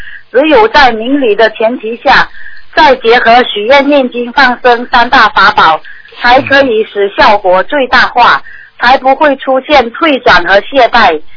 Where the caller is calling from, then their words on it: Singapore; 我是新加坡打来的。